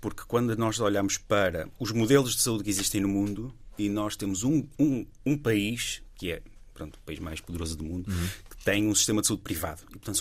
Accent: Gondomar, Porto, Portugal; Sou de Gondomar.

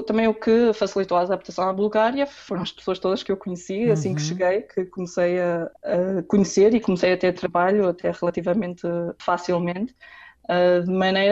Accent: Portugal; moved away; como já saí de Portugal há tantos anos

